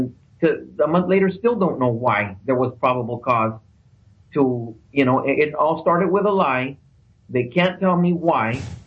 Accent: Los Angeles, California, United States; I'm from Los Angeles, and normally that I would have never felt for that in Los Angeles.

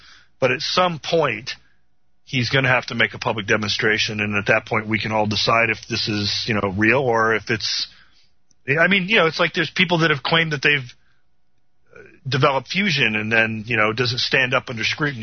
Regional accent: Chicago, Illinois, United States; I know people because I'm from Chicago originally.

